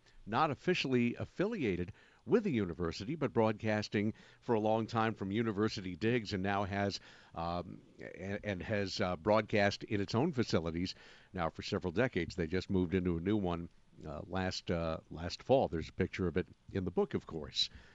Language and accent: English; New York, United States; growing up near New York City and going to NBC to watch TV tapings all the time